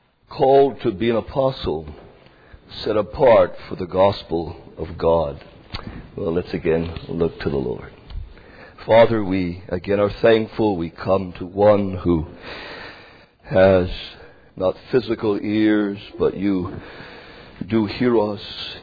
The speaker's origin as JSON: {"language": "English", "town": "Cassiar", "region": "British Columbia", "country": "Canada", "tie": "born or raised there", "said": "When I grew up in British Columbia, there were 3 years that we lived there for those early years of grade school, grade 1, 2, and 3. We lived in a small mining town, I think I've told you this many times, some of you anyways, called Cassiar, B.C."}